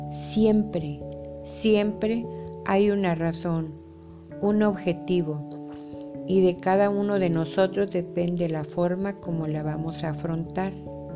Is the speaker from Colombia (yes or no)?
no; Mexico; Yo soy escritora mexicana